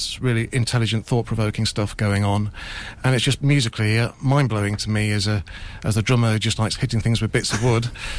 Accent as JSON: {"language": "English", "town": "Leicester", "region": "East Midlands", "country": "United Kingdom", "tie": "born or raised there", "said": "I grew up in the Leicester area, and that's where I started, in a variety of unsuccessful rock bands in the Leicester area."}